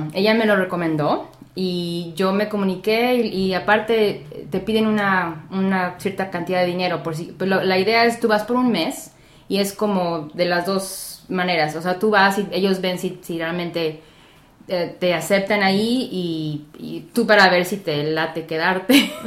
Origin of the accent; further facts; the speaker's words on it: Querétaro, Mexico; also born or lived in Celaya; now in United States; nací en Celaya, Guanajuato, pero realmente viví nada más el año cuando estuve nacida, y después nos mudamos a Querétaro, que es lo que yo digo, fue mi infancia feliz